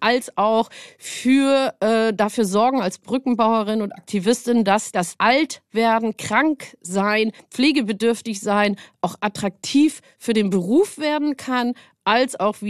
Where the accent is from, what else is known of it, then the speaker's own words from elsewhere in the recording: Munich, Bavaria, Germany; Aufgrund meiner genetischen Historie bin ich auch aus München